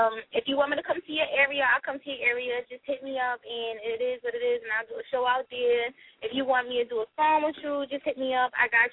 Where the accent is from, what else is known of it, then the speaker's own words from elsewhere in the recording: Atlantic City, New Jersey, United States; Everybody, I'm from New Jersey, Atlantic City.